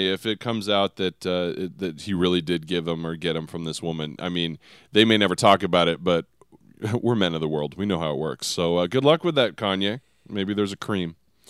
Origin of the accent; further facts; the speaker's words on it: Washington, United States; we grew up, like I grew up in Washington. So, I mean, Bigfoot, it's just cultural.